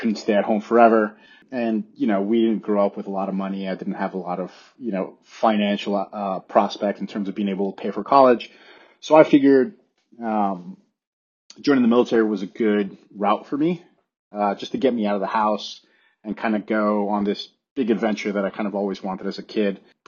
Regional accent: Queens, New York, United States; also born or lived in Medellin, Colombia; So I was born in Medellin, Colombia, and I came to the States when I was young. My mother brought my sister and I when we were about 6, 7 to New York, actually. So I grew up in Queens, New York for the majority of my life

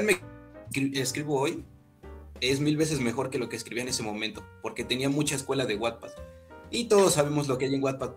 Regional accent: Mexico; Y soy un escritor mexicano de 22 años.

